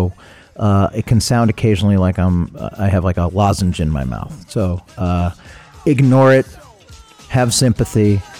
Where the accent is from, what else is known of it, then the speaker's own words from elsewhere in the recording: Brooklyn, New York, United States; I really needed to do was establish really fast to Chuck that I knew who the hell he was and that I was from Brooklyn.